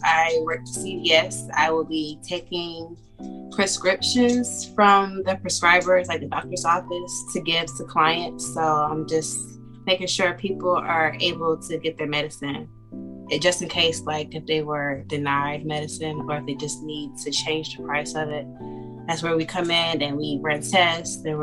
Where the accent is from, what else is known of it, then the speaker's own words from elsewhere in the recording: Georgia, United States; now in Oak Grove, United States; I was born and raised in Georgia, but I currently live in Oak Grove, Kentucky with my husband and my son.